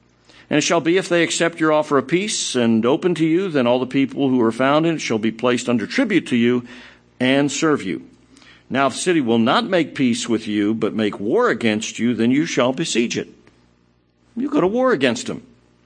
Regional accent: California, United States; I'm from Sonoma County.

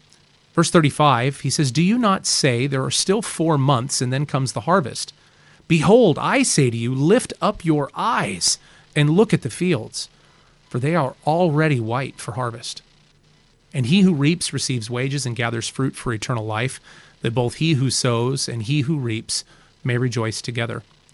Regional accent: Spokane, Washington, United States; I grew up in the Spokane area, and just south of Spokane, there's an area, a little region of southeastern Washington that's known as the Palouse.

